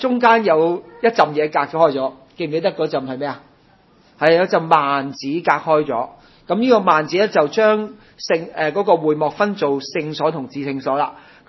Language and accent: Cantonese; China; 咦，我哋中國人都好鍾意燒㗎喎，佢燒同我哋燒有咩分別呢？